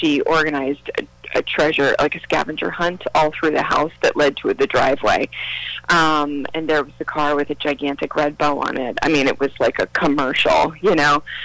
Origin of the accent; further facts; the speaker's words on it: New York, United States; also born or lived in Yonkers; Okay, I grew up in New York. I was born in Yonkers.